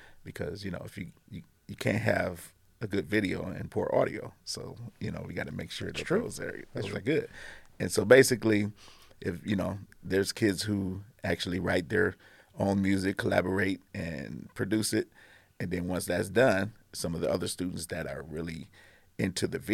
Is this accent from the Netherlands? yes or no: no; Toledo, Ohio, United States; Born and raised in Toledo.